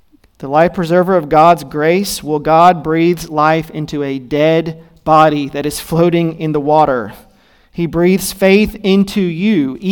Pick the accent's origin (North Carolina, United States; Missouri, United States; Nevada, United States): Nevada, United States; Las Vegas; Lots of very interesting experiences as a family growing up in Las Vegas.